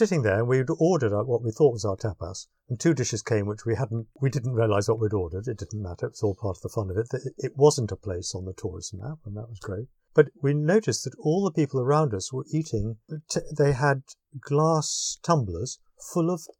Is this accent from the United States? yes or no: no; United Kingdom; But I am British.